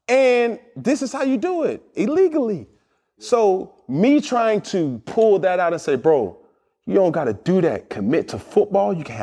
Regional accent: Atlanta, Georgia, United States; I'm going to say it for the fourth time. I'm from Atlanta, Georgia, bro.

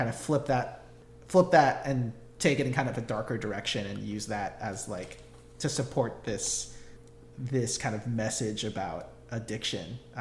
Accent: United States; It's like my family's from the Philippines. I'm Filipino American. I was born here in the U.S. and grew up here.

